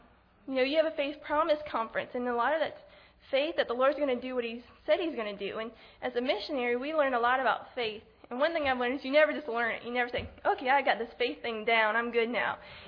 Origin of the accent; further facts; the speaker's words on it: Ohio, United States; moved away as an adult; But I was born in Ohio. I moved to Georgia when we got married in 2007. But I grew up there, and my family were Christians.